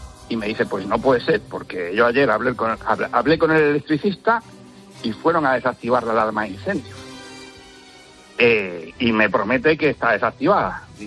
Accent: Yecla, Region of Murcia, Spain; cuando dejan la puerta abierta llega el frío a mi pueblo. Yo soy de Yecla.

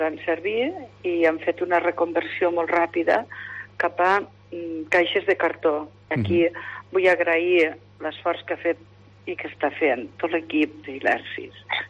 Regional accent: Lleida, Catalonia, Spain; som gent de Lleida

